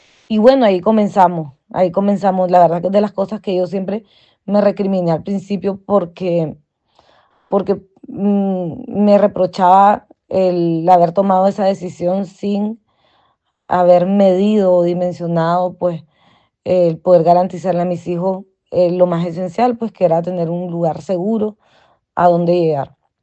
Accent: Nicaragua; moved away as an adult; now in Spain; Nosotros salimos de Nicaragua el 4 de diciembre del año 2018. Yo salí con mis dos niños y mi marido por tierra hasta Costa Rica. Y en Costa Rica pues tomamos un vuelo a España.

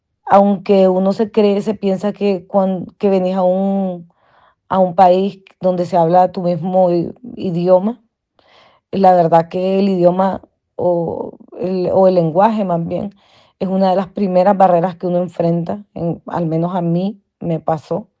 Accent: Nicaragua; moved away as an adult; now in Spain; Nosotros salimos de Nicaragua el 4 de diciembre del año 2018. Yo salí con mis dos niños y mi marido por tierra hasta Costa Rica. Y en Costa Rica pues tomamos un vuelo a España.

